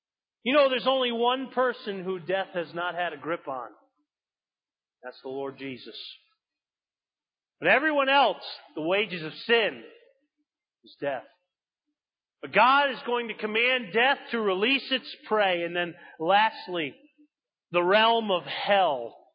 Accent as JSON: {"language": "English", "region": "Massachusetts", "country": "United States", "said": "See, I'm from Massachusetts. Hope you don't hold that against me."}